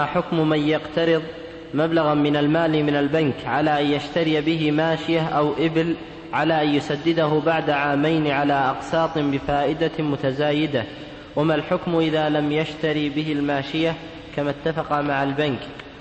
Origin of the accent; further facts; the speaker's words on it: Al-Qassim, Saudi Arabia; عندنا في القصيم